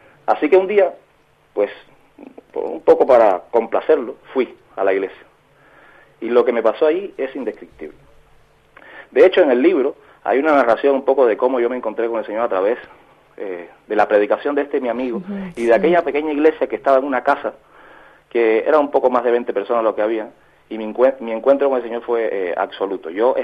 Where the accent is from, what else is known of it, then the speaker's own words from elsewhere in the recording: Havana, Cuba; born there; Nací en La Habana. Es una ciudad muy ecléctica, muy muy interesante